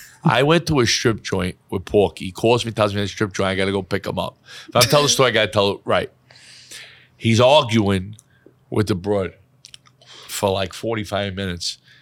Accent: Queens, New York, United States; also born or lived in Williamsburg; So I was born in Williamsburg, but I lived there when I was a little kid. Mm-hmm. And we moved to Queens, which was like a step up.

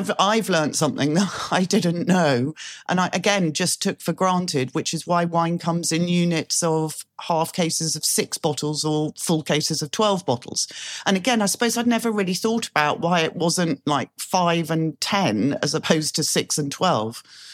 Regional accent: United Kingdom

